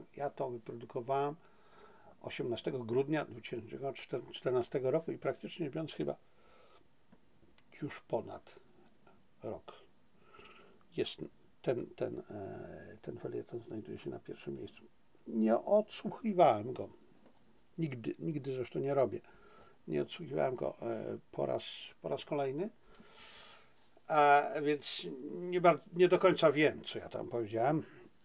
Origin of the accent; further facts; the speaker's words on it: Silesian Voivodeship, Poland; Bo jestem Ślązakiem.